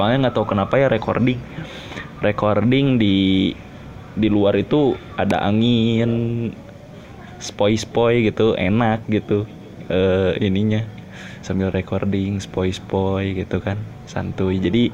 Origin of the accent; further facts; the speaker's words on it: Garut, West Java, Indonesia; also born or lived in Sumedang / Bandung; gue lahirnya di Sumedang, jadi gue di Sumedang cuma lahir doang gitu, ikut lahir doang, udah tinggal mah di Bandung, tapi gedenya di Garut. Gede di Garut itu gara-gara gue emang pesantren di Garut itu 6 tahun kan